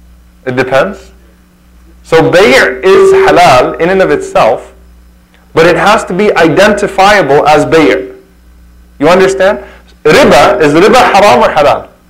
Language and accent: English; Louisiana, United States; we're in the South, mashallah, I'm from Louisiana, you get all types of stuff served on your plate.